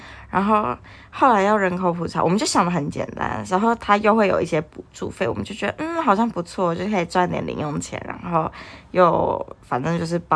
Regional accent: Taichung, Taiwan; 而且我印象中我小时候在台中就是也会看到那种邻长或警察就是一起来

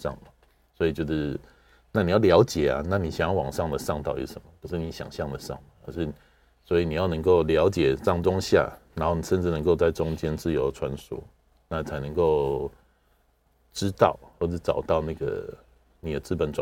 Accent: Taiwan; 那我们台湾人其实相对来说阶级压迫没有那么深

